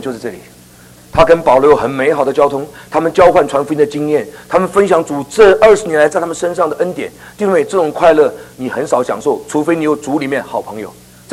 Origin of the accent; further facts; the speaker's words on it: Guangdong, China; 我差点把他宰掉，因为我广东人呢。